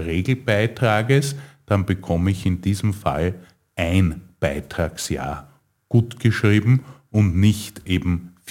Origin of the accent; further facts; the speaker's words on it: St. Pölten, Lower Austria, Austria; Nicht nur, weil sie aus meiner Heimatstadt St. Pölten kommt